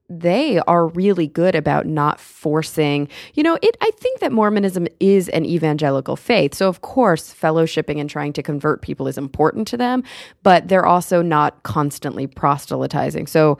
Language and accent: English; Texas, United States; now in Los Angeles, United States; I'm a Texan. I live in LA now. I've lived in LA for many years, but I was born and raised in Texas.